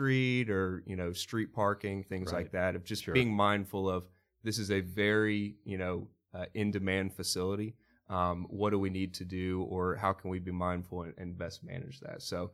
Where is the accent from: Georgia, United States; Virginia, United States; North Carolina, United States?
North Carolina, United States; Charlotte; And I'm from Charlotte. You know, I was a park participant growing up. I went to summer camp at Freedom Park.